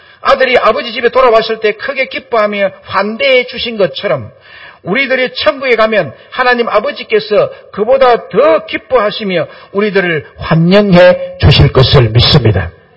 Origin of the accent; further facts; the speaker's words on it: Goseong, South Gyeongsang, South Korea; 저의 고향은 경남 고성군 거류면 언을리 1168번지입니다. 저는 그곳에서 태어나서 결혼하기까지 살았습니다.